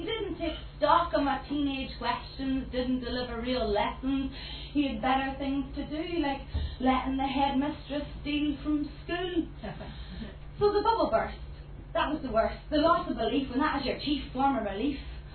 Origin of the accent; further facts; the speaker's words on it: Omagh, Northern Ireland, United Kingdom; now in London, United Kingdom; Hello, I'm originally from Omagh and I live in London at the moment